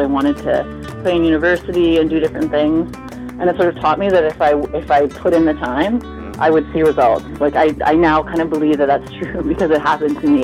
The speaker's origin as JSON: {"language": "English", "country": "Canada", "said": "I'm Canadian"}